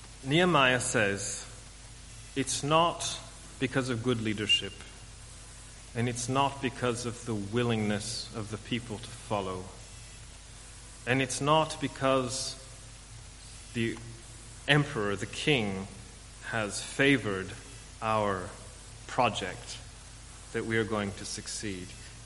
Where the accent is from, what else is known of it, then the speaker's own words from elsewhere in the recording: California, United States; Maybe we would have stayed where I grew up in California or where Anna grew up in Italy.